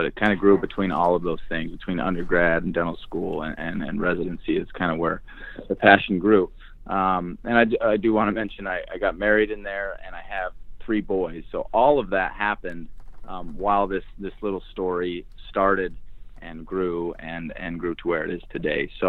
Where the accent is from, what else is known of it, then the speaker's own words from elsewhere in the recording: Salt Lake City, Utah, United States; So I grew up in Salt Lake City, Utah. Did undergrad at Southern Utah University.